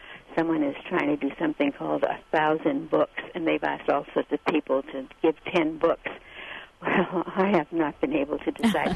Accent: Boston, Massachusetts, United States; I grew up in Boston in a Jewish household

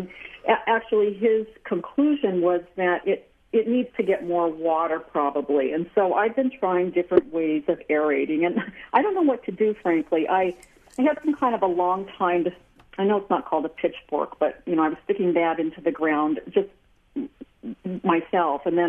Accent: California, United States; now in Rhinelander, United States; I'm from California, so this is a very new area to me.

